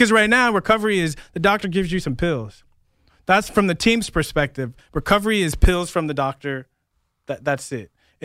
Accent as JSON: {"language": "English", "town": "San Diego", "region": "California", "country": "United States", "tie": "born or raised there", "said": "You know, I grew up in San Diego."}